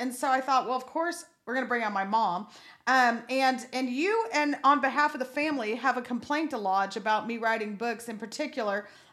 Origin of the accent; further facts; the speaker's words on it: El Paso, Texas, United States; So I grew up in El Paso. My mom and dad are from that area, everyone.